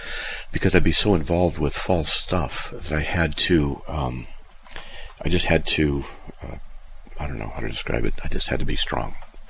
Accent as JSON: {"language": "English", "region": "California", "country": "United States", "lives_now": "Idaho, United States", "said": "Where are you in California? Because I'm from California."}